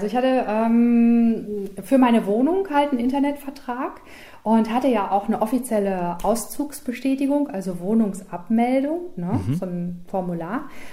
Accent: Germany; ich komme aus Deutschland, ich bin gerne in Deutschland, ich komme auch gerne zurück.

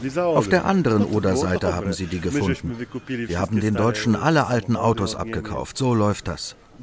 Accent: Poland; Warum haben sie uns in die EU gezogen? Stellen Sie sich die Frage als Pole. Um uns zu helfen? Uns hat niemand niemals geholfen.

